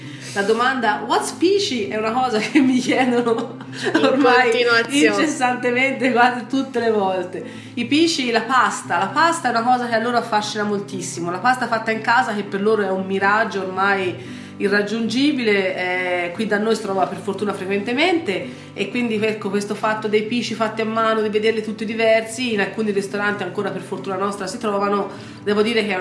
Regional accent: Siena, Tuscany, Italy; accent: Sienese; now in Montepulciano, Italy; Questo accento è senese, io sono nata a Siena e vissuta sempre lì, e questa è una cosa, insomma, che noi senesi ci portiamo sempre dietro.

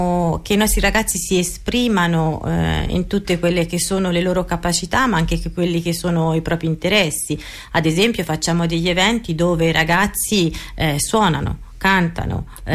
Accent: Cortona, Tuscany, Italy; sono di Cortona e quindi conosco la maggior parte delle famiglie

